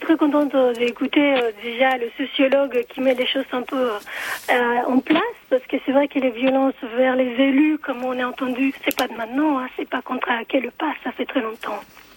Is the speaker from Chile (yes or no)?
yes; Chile; now in France; Moi, je suis originaire du Chili et je me suis dit, mais attendez, même au Chili, on ne pourrait pas entendre un truc pareil.